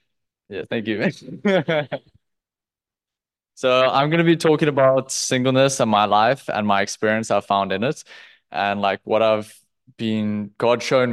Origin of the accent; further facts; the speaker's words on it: Cape Town, Western Cape, South Africa; I don't know if you guys know that yet, but … from Bake. I'm from Cape Town, South Africa.